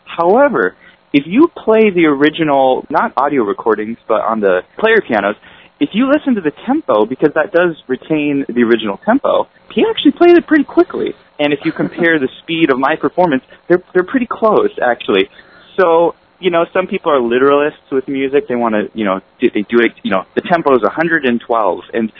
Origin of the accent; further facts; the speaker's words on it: Riverside, California, United States; also born or lived in Orange County; I'm from California, born in Torrance, grew up in Riverside, kind of out in the cow country, you know, not a big entertainment location. And then I moved to Orange County, pretty close to L.A.